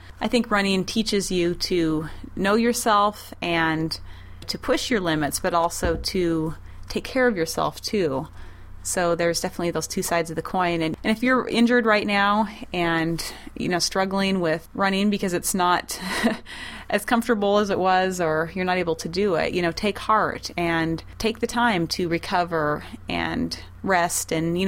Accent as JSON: {"language": "English", "town": "Lewistown", "region": "Montana", "country": "United States", "tie": "born or raised there", "said": "Well, the funny thing is she actually lived in Lewistown, my hometown, as well."}